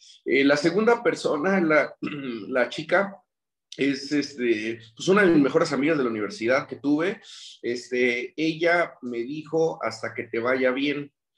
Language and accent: Spanish; Uruapan, Michoacán, Mexico; now in Guadalajara, Mexico; yo soy de Uruapan y yo estoy en Guadalajara